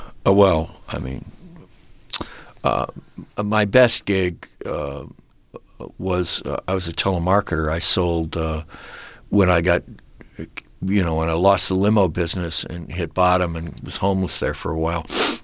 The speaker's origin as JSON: {"language": "English", "town": "Malibu", "region": "California", "country": "United States", "tie": "born or raised there", "said": "I grew up in Malibu, but Malibu wasn't Malibu and when I grew up there. It was, you know, a beach town."}